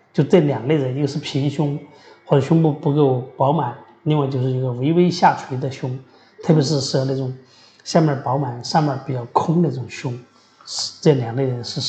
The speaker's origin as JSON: {"language": "Chinese", "country": "China", "said": "这个我们中国人啊，咱们国人这个胸都是大多数比较小"}